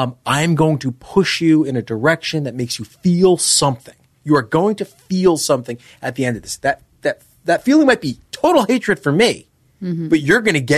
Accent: Mississippi, United States; Oh, we're from Mississippi, but yes, I...

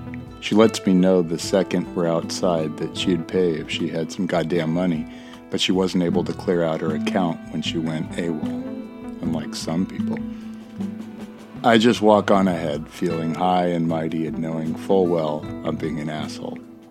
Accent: California, United States; as a Californian, I start to have problems if I don't have me some sourdough bread at least once a week.

